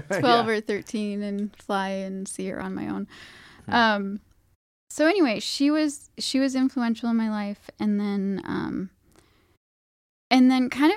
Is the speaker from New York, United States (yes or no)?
no; Kalispell, Montana, United States; So I'm from Kalispell, Montana, a small town in northwest Montana.